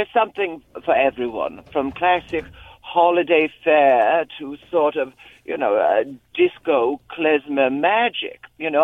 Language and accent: English; San Mateo, California, United States; And I'm a Bay Area native. I grew up down in San Mateo, went to high school in the city, San Francisco, and I've been doing … as a character for 20 years.